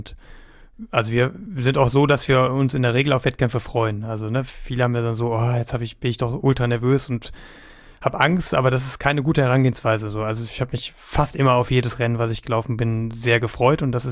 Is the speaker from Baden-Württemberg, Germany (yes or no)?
no; Hannover, Lower Saxony, Germany; dritte Chance dann eben bei uns zu Hause in Hannover